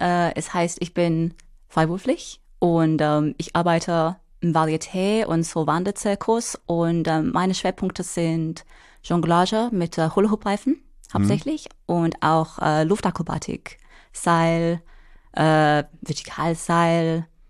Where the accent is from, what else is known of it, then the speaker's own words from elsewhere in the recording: Wales, United Kingdom; German is a second language; now in Hamburg, Germany; Also ich komme ursprünglich aus Wales.